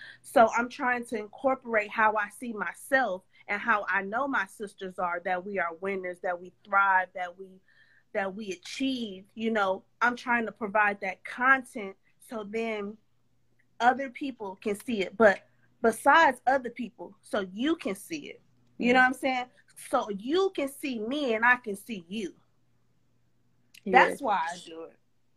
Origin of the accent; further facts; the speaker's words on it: Milwaukee, Wisconsin, United States; I was born in Milwaukee, Wisconsin, which is one of the segregated cities in the whole United States.